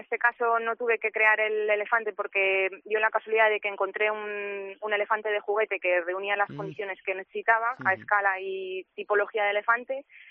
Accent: Palencia, Castile and León, Spain; moved away as an adult; also born or lived in Madrid / England; now in Valencia, Spain; Sí, soy palentina. Bueno, me fui de Palencia con 18 a Madrid y acabo de volver ahora a España, de Inglaterra, que hemos estado ahí 4 años viviendo. Y ahora estoy, justo me pillas de mudanza en Valencia.

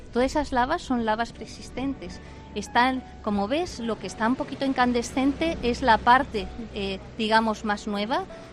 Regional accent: Madrid, Community of Madrid, Spain; born there; Yo nací en Madrid.

